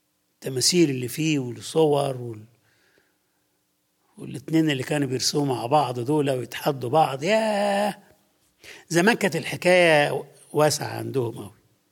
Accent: Sudan; أنا أشكر ربنا واحد هداني كتاب إنسايكلوبيديا أول ما جيت من السودان

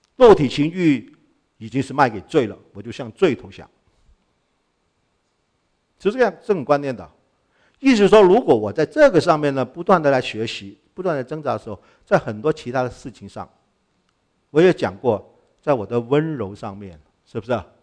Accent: Hong Kong; 我是从香港长大的，你要知道啊。

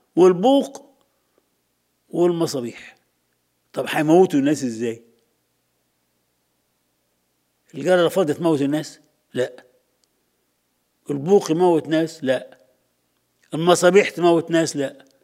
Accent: Egypt; إحنا مصريين

